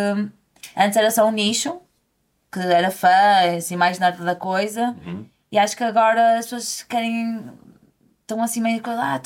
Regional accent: Porto, Portugal; accent: Porto; eu falo muito rápido, muita gíria. Eu sou bem portuense, tu não sabes, mas eu tenho que estar bem cerrada aqui do Porto. Eu abro a boca, a pessoa sabe que eu sou do Porto.

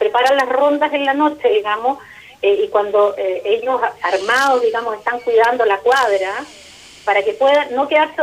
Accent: Chile; Yo creo que como sociedad chilena no lo queríamos ver

